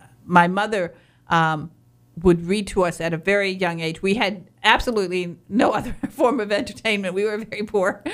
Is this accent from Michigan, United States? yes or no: yes; Michigan, United States; it's so funny because I'm from Northern Michigan. I still mispronounce words.